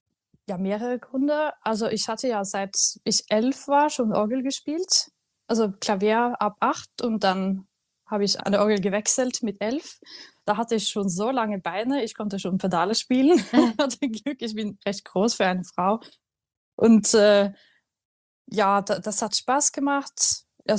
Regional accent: Trondheim, Trøndelag, Norway; moved away; also born or lived in Tromsø; Also ich bin aus Trondheim. Das ist nicht Nordnorwegen, das ist so in der Mitte. Eine Stadt so, ja, so ungefähr so groß wie Rostock vielleicht. So 200.000 Einwohner. Und dann habe ich aber in Tromsø studiert

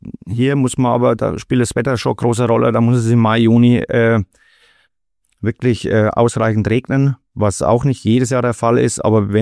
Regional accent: Bavaria, Germany; meistens bin ich in den Schwarzen Bergen unterwegs oder am Kreuzberg. Das ist so meine Heimatregion, da muss ich auch nicht weit mit dem Auto fahren.

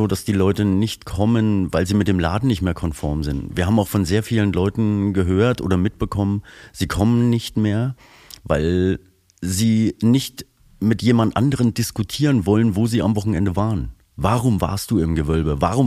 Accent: Sonneberg, Thuringia, Germany; Wie gesagt, gerade bei uns in Sonneberg merkt man das ja.

